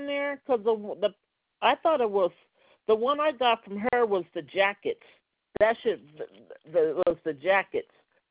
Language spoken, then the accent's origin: English; Las Vegas, Nevada, United States; And because I'm from Las Vegas, I tried to sew the shirt.